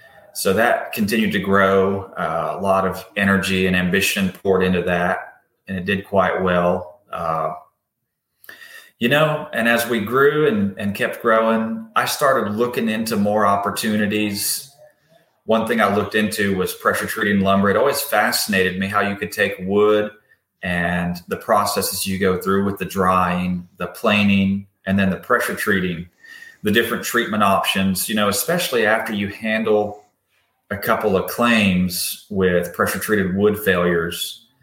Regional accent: Lobelville, Tennessee, United States; So, born and raised Amish in Lobelville, Tennes

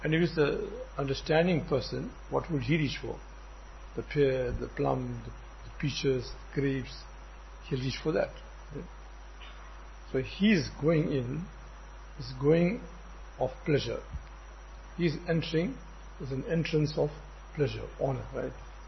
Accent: India; moved away; And when I came from India, 1979-80, so I related the hadith to my mother.

